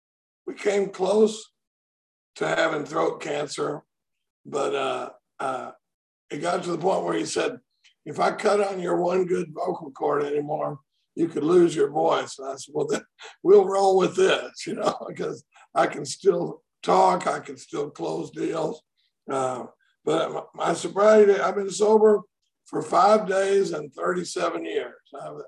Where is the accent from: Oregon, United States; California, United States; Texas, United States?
Texas, United States; Dallas; now in Austin, United States; I live in Austin. I grew up in I grew up in Dallas. But I've been in Austin since I came down here and drank myself out of the University of Texas in 1977.